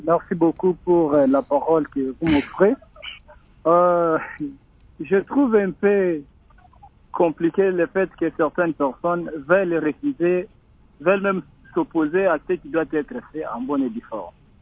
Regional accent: Kananga, Kasaï-Central, DR Congo; Moi, je suis fils de Kananga.

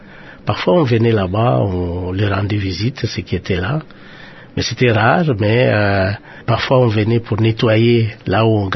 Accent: Fangongo, Kongo Central, DR Congo; Oui, j'ai passé toute mon enfance là-bas. J'ai fait mes études primaires chez moi, à Fangongo, à 7 kilomètres de mon village.

